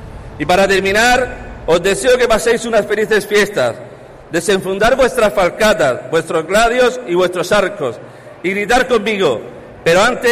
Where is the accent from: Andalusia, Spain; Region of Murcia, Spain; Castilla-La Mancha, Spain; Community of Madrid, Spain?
Region of Murcia, Spain; Cartagena; born there; para la grandeza de Cartagena, de la ciudad que nos ha visto nacer y de la que podemos decir los que hemos nacido aquí que es un privilegio y honor poder decir que somos cartageneros.